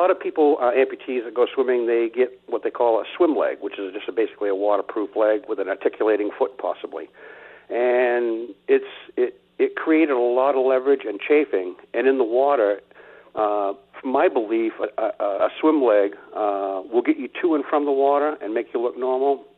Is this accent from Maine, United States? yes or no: yes; Mount Desert Island, Maine, United States; and I grew up down on Mount Desert Island, enjoyed swimming